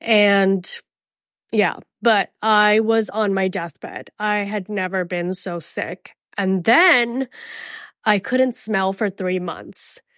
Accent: Indonesia; also born or lived in India / Miami; I'm from Miami, born in India, raised in Indonesia. I'm from tropical places like rainforest, sunshine, jungle, leaves, ocean, water, humidity.

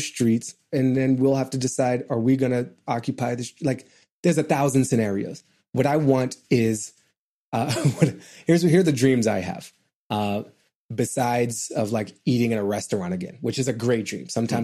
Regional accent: Australia; And I think as a non-American, as an Aussie, like, I appreciate your good wishes.

